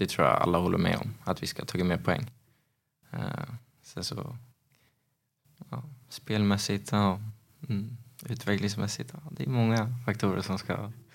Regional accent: Uppsala, Uppsala County, Sweden; Jag är från Uppsala och jag har gått hela vägen från akademin till A-laget.

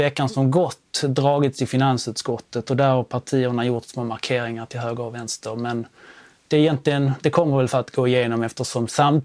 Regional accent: Malmö, Skåne, Sweden; now in Malmö, Sweden; som Malmöbo och MFF-are

